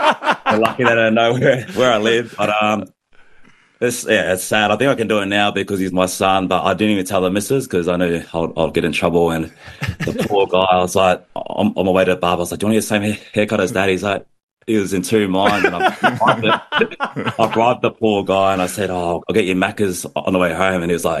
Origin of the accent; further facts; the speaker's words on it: Bundaberg, Queensland, Australia; growing up in Bundaberg, my parents obviously spoke Tongan to us, and we could all understand it.